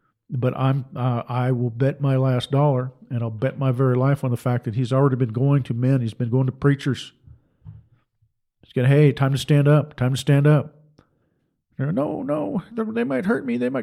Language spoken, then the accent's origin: English; Seattle, Washington, United States; I grew up in the Seattle area. Went to University of Washington in Seattle.